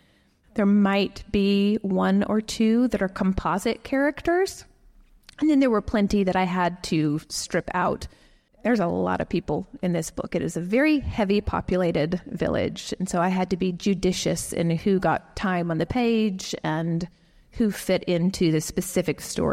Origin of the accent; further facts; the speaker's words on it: Southwest, United States; I am from the Southwest and I did not know that could happen.